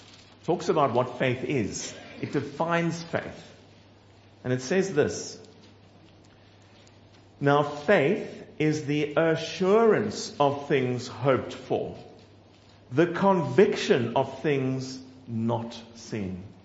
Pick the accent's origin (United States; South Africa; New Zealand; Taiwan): South Africa; Hard to say goodbye to a good church and to say goodbye to roots. Goodbye to family. As the South African Airlines plane took off, tears ran quietly down my face